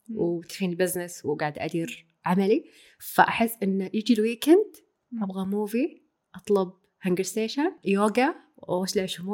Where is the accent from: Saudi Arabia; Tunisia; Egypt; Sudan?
Saudi Arabia; Eastern Province; now in Riyadh, Saudi Arabia; يعني إحنا عندنا في الشرقية مرة حنونين ومرة عاطفيين